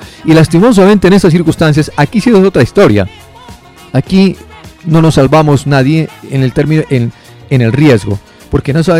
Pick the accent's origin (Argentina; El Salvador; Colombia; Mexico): Colombia; como este servidor, soy latinoamericano, más que colombiano, latinoamericano somos todos